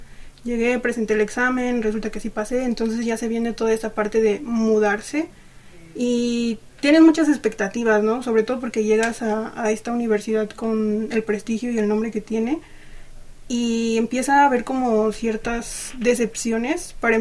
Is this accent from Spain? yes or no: no; Mexico; first language Mixtec; Spanish is a second language; ser originaria de un pueblo indígena, bueno, no creo que no lo mencioné, soy mixteca, pertenezco a los ñusabis, también es mi lengua materna, el tunsabi